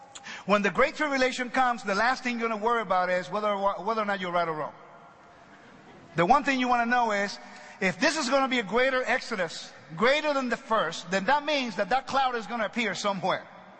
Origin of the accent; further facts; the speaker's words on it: Puerto Rico; English is a second language; also born or lived in California; I'm a Puerto Rican. I was born in Puerto Rico, raised in the island. I lived in California for a long time. Okay, so therefore, that's why I speak English now.